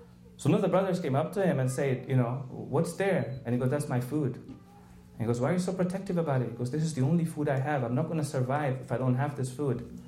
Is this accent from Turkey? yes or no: no; Canada; It is our right as Canadian citizens to speak the truth. It's our right as Canadian citizens to protest. It's our right as Canadian citizens to demand change from the government.